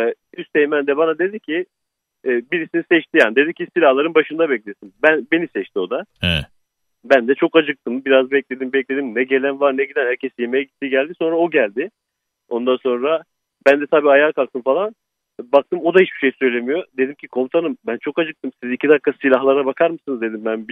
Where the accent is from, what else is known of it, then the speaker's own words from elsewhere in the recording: Ardahan, Ardahan Province, Turkey; O kadar değil de Ardahanlıyım.